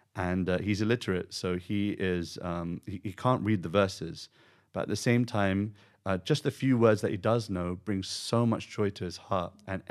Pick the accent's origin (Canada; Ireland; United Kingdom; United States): United Kingdom; Like even, you know, for me, being a British person, I don't think I'm integrated into the British culture completely.